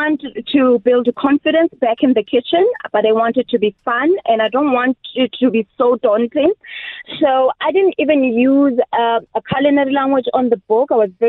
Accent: South Africa; as an African, as South African, we should celebrate our food

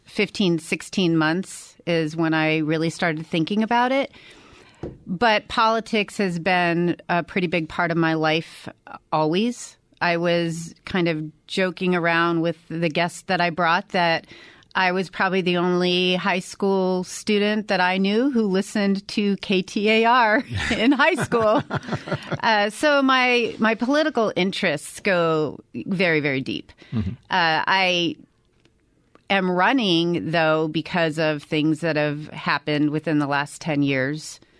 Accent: Phoenix, Arizona, United States; I grew up in Phoenix, Arizona. I went to Chaparral. I've lived in Legislative District 28 pretty much my entire life, except for when I went to run track at UCLA and then moved back home.

